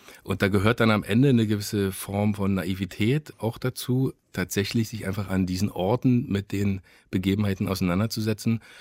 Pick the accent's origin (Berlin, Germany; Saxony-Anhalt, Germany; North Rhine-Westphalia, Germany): Berlin, Germany; weil ich bin in der DDR groß geworden, also was heißt groß geworden, ich war 12, als die Wende war und in dem Berliner 90er dann sozusagen groß geworden in meiner Jugend